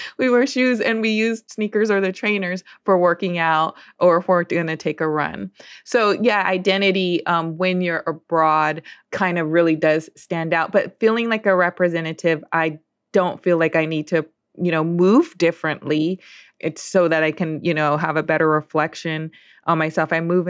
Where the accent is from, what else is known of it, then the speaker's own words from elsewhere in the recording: Los Angeles, California, United States; And I grew up in Los Angeles, so I grew up with a lot of different versions of Americans.